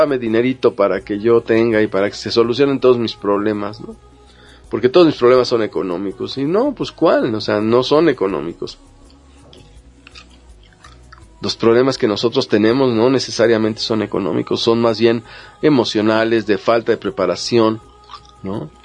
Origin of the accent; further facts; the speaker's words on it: Mexico; Como mexicanos somos un pueblo un tanto apático a la participación social